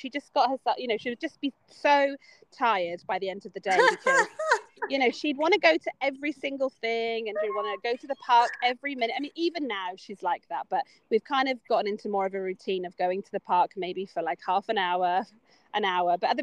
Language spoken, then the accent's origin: English; England, United Kingdom; I'm an English rose. So I think I'll just wilt.